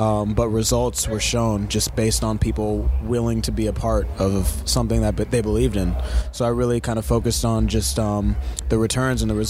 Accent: Columbia, Maryland, United States; now in Los Angeles, United States; moved to LA just because it was closer to the suburban vibe of where I grew up in Columbia, Maryland

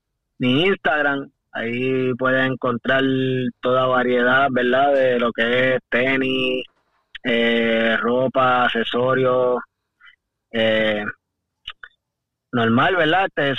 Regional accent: Santurce, San Juan, Puerto Rico; De Santurce.

